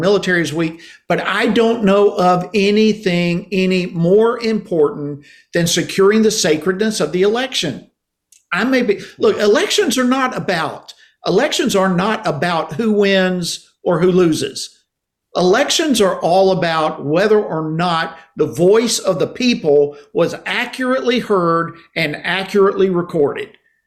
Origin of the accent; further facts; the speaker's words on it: Georgia, United States; Many states, for example, Georgia, my home state, the machine prints out a sample of what I voted for